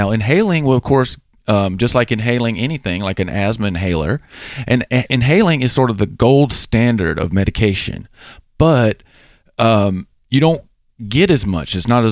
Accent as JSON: {"language": "English", "region": "Alabama", "country": "United States", "tie": "born or raised there", "lives_now": "Washington, United States", "said": "because where I grew up in Southern Alabama, there was lots of cornfields, but we never had corn mazes."}